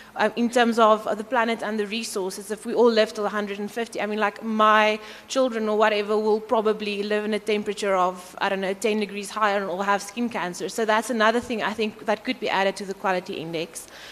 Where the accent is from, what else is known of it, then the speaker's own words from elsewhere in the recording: Cape Town, Western Cape, South Africa; I come from Cape Town.